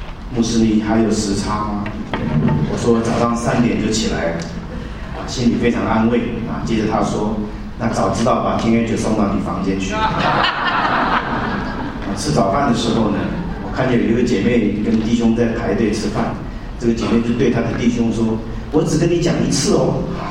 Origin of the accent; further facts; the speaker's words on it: China; 很多的人，我们中国人看到这个奴仆两个字呢，很自然的想到一些很不好的事情